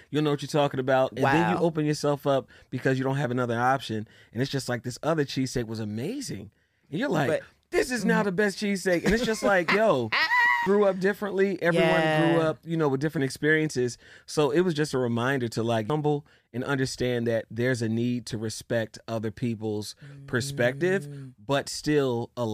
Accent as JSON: {"language": "English", "town": "Philadelphia", "region": "Pennsylvania", "country": "United States", "tie": "born or raised there", "said": "Growing up in Philly"}